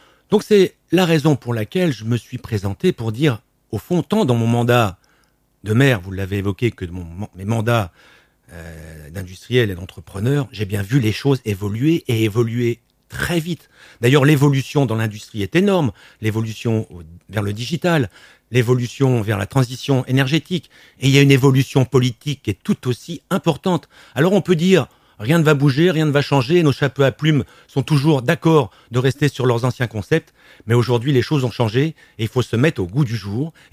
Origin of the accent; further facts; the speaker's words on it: France; Nous ne sommes pas des Européens. Nous ne sommes pas non plus des Palestiniens. Nous sommes des Français.